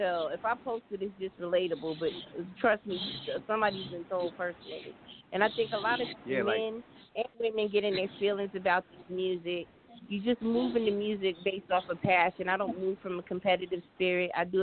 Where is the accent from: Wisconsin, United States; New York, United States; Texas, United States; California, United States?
New York, United States; Brooklyn; Yeah, I'm from Brooklyn.